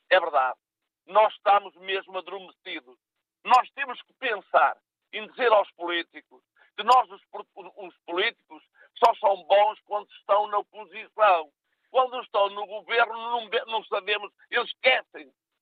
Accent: Salgueira, Portugal; sou de Salgueira, sou aposentado.

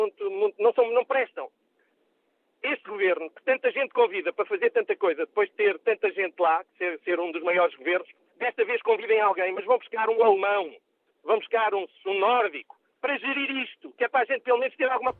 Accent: Portugal; existia um subsídio que na província, de onde eu sou, com muito gosto, era conhecido como subsídio Fiatuno.

